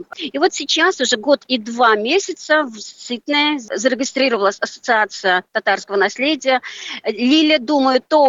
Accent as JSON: {"language": "Russian", "town": "Kazan", "region": "Tatarstan", "country": "Russia", "said": "мы еще татары Казани знаем про Австралию через диаспору татар"}